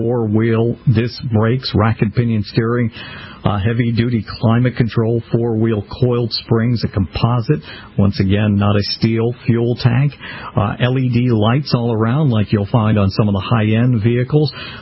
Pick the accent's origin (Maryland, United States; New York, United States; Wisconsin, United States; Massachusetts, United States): Massachusetts, United States; Needham; I'm from Needham, Massachusetts. Spent 99% of all of my life in the great state of Massachusetts.